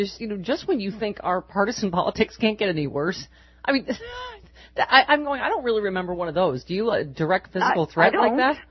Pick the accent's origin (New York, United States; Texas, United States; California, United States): New York, United States; Buffalo; Police in Buffalo, my hometown, investigating after a vacationing family returned to find their home was the site of a destructive party